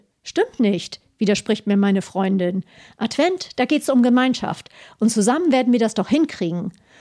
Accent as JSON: {"language": "German", "region": "Northern Germany", "country": "Germany", "said": "Bei dem Namen denke ich als Norddeutsche na klar an Leuchttürme, an Licht als Wegweiser."}